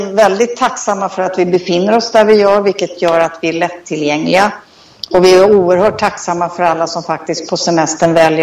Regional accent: Sweden; moved away as an adult; now in Thailand; Nej, jag är nog svensk i grunden. Jag kom ju inte hit förrän efter jag hade fyllt dryga 40.

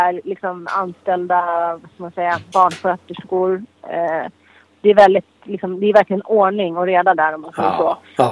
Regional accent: Thailand; Alltså som thailändare. Så det finns ett starkt band mellan thailändare.

